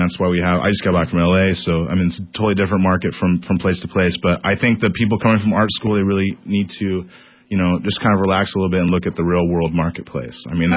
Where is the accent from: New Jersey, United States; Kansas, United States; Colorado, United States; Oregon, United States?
Oregon, United States; Portland; Like, I'm from Portland. I'm a native Portlander.